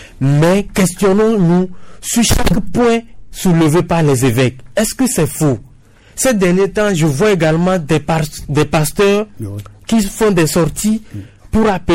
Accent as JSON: {"language": "French", "country": "Togo", "said": "il faut qu'on s'écoute en tant que Togolais."}